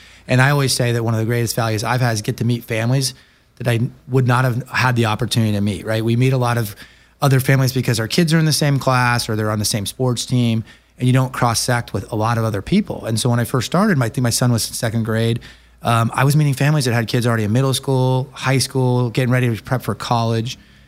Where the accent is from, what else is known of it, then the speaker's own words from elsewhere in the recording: New York, United States; I mean, I'm from New York. It's an energizing city.